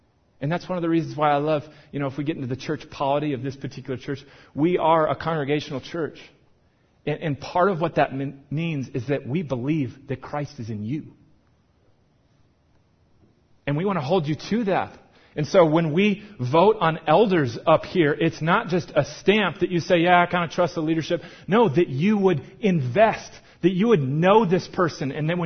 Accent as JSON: {"language": "English", "region": "Minnesota", "country": "United States", "lives_now": "Colorado, United States", "said": "And I'm from Minnesota, and we like the Vikings, but like if you miss the game, it's okay. It is wrong to miss a Broncos game here."}